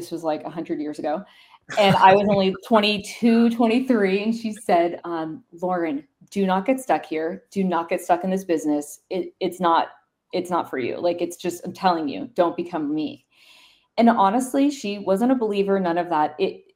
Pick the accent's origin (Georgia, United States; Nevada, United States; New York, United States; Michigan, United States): Nevada, United States; Las Vegas; So being born and raised in Las Vegas, the casino world is an easy like jump